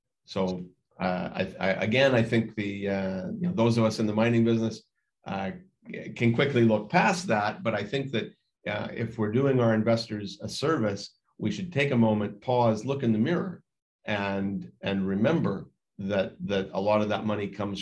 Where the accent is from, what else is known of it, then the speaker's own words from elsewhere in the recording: Timmins, Ontario, Canada; born there; I was born in Timmins, Ontario, which is a fabulous storied mining camp in Northern Ontario, Canada.